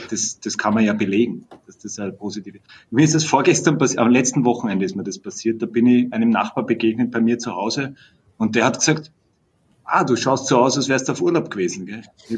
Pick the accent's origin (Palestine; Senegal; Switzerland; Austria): Austria; Da gibt es das ländliche Fortbildungsinstitut bei uns in Österreich